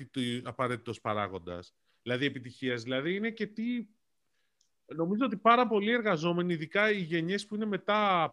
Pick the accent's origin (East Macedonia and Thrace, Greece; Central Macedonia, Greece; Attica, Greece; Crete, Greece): Attica, Greece; Athens; Όχι, εδώ έχω μεγαλώσει, Αθήνα.